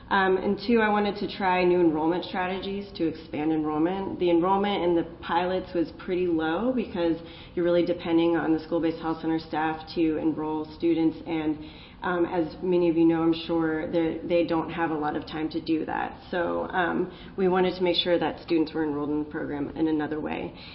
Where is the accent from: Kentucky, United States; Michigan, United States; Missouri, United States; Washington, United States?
Washington, United States; Seattle; I'm from Seattle, so.